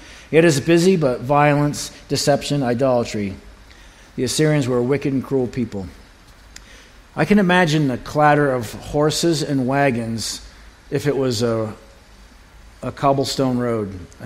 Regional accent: Maine, United States; Now, I'm from Maine, I'm from the ocean

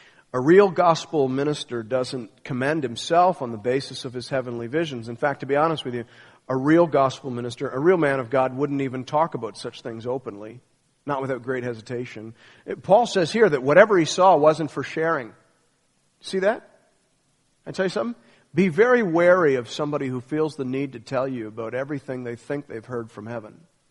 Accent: England, United Kingdom; I get tears in my eyes, and I'm like, I'm English.

